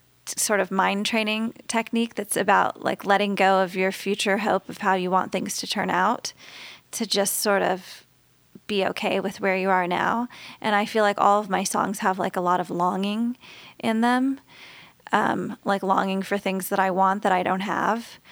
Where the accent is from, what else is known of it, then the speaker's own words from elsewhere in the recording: Texas, United States; I'm from Texas, you know, so like football and cheerleading is our religion.